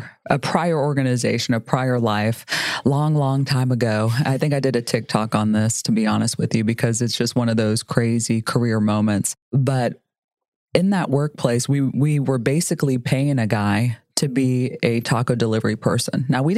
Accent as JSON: {"language": "English", "town": "San Antonio", "region": "Texas", "country": "United States", "said": "And where I come from, some of you all may or may not know, I am San Antonian. Okay. So I'm Hispanic from San Antonio, Texas, and I live in San Antonio. I'm very proud of San Antonio"}